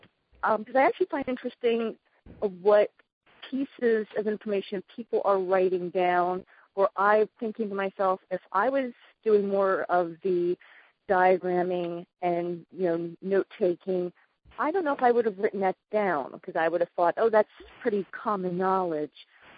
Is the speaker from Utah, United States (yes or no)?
no; Pennsylvania, United States; I'm from Pennsylvania.